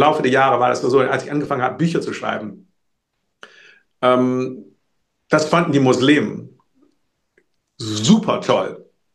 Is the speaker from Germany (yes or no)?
yes; Germany; Ich bin außerhalb dieser Sache. Ich bin Deutscher.